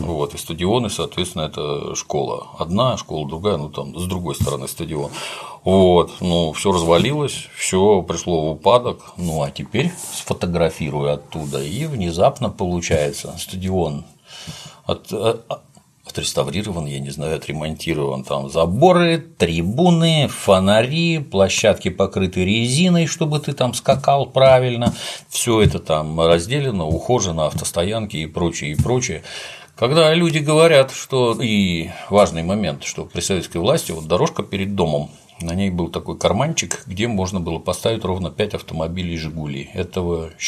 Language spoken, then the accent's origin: Russian; Saint Petersburg, Russia; Детство прошло в Купчино, мы там с Дмитрием Анатольевичем через дорогу проживали, вот, ну, вот жил у меня дом, корабль, 9-й этаж